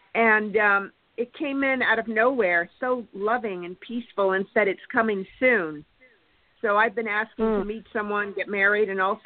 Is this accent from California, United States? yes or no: yes; California, United States; I'm from California. How are you?